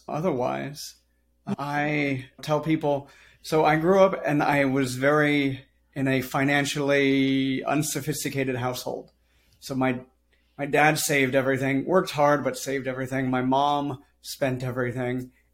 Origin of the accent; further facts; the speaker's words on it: California, United States; now in Charleston, United States; eventually moved out to South Carolina, moved out to Charleston, South Carolina. I'm from California originally.